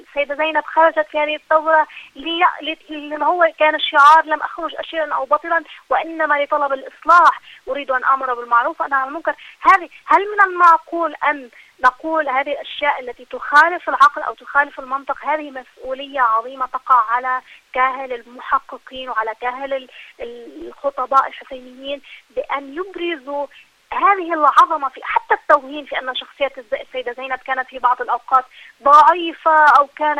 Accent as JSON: {"language": "Arabic", "country": "Lebanon", "said": "خاصة أنا أتكلم من لبنان"}